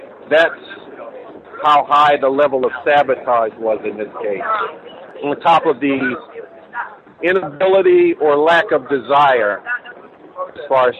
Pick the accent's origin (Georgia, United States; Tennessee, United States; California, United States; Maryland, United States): Maryland, United States; Baltimore; now in New York, United States; I said, look, I grew up in Baltimore. I now live in New York.